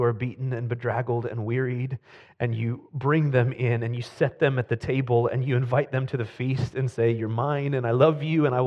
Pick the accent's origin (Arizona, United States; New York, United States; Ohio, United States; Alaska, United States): Ohio, United States; I grew up in Ohio. I heard some boos out there.